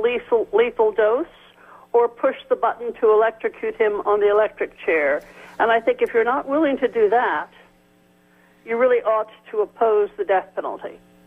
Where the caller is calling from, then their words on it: Berkeley, California, United States; I'm calling from Berkeley.